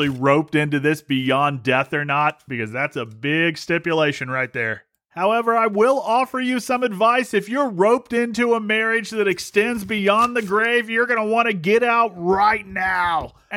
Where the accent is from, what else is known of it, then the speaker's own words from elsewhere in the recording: Ohio, United States; they would discover that I'm actually from Ohio.